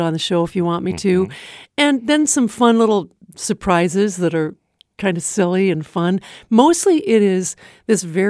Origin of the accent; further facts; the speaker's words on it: Minnesota, United States; I grew up playing trombone in Minnesota, which is a big, big band state.